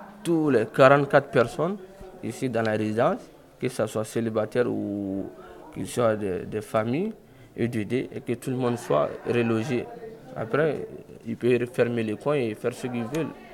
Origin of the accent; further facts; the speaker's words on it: Mali; Et je suis du Mali.